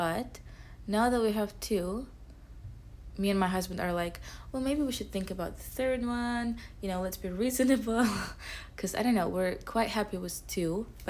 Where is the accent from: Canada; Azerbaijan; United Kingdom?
Azerbaijan; Baku; I am from Baku, Azerbaijan, and I speak 5 languages: Russian, English, Azeri, Turkish, and French.